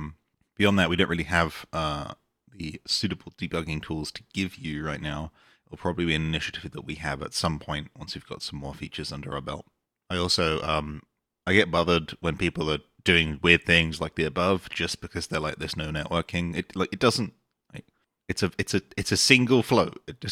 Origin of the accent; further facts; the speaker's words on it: United Kingdom; A good example, which I always go for, and I don't know if it's just me being British or something, is why do like loads of people just have guns on their avatar?